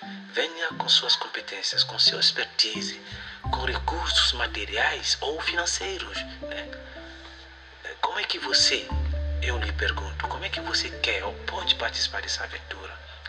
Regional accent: Gomorokura, north, Côte d’Ivoire; Eu sou de Gomorokura, é uma vila situada no norte da Costa do Marfim, que recentemente se tornou subprefeitura.

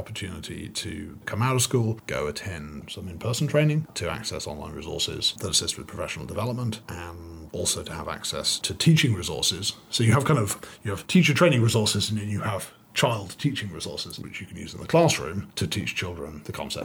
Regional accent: United Kingdom; I sometimes think we have an advantage being British in that we don't come from a free speech society, right?

